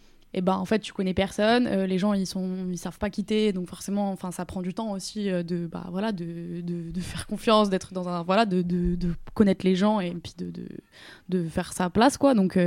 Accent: New Caledonia; Malgré ce qu'il se passe chez nous en Kanaky, c'est comme ça, c'est le combat.

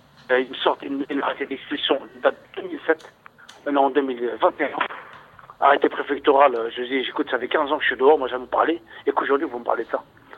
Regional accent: France; je suis français, je parle chinois.

